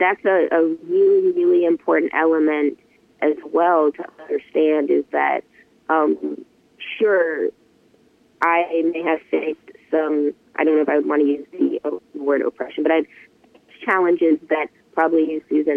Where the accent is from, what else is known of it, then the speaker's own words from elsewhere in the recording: Miami, Florida, United States; now in Seattle, United States; Seattle, and I've been here for 14 years now, but I am from Miami and I was born in kind of a minority inner city part of Miami.